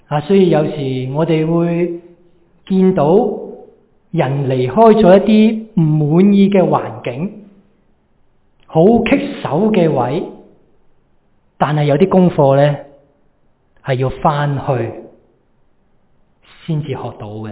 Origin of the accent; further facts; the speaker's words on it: China; 我们中国人好识讲的嘛